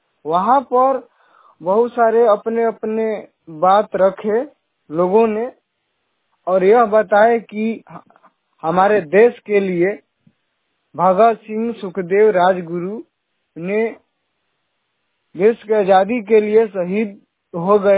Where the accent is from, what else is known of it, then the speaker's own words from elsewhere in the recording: Chenari, Bihar, India; चेनारी प्रखंड से हूँ।